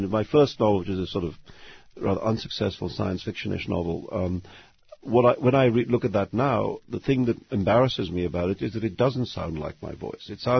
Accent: Mumbai, Maharashtra, India; in my hometown of Bombay

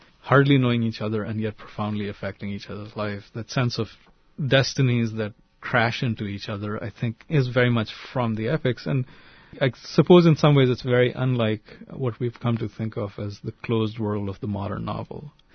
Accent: India; growing up in India in the 60s and 70s

